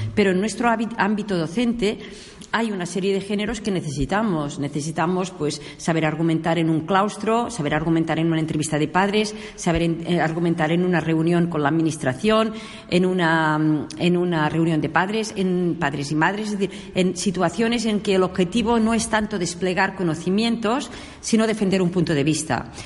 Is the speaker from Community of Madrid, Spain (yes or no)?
no; Catalonia, Spain; voy a poner un ejemplo que como catalana pues lo conozco de primera mano